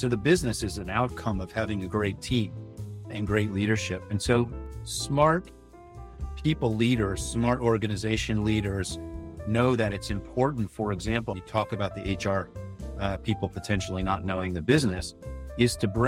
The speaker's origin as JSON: {"language": "English", "country": "United States", "said": "I'm originally an American, still an American"}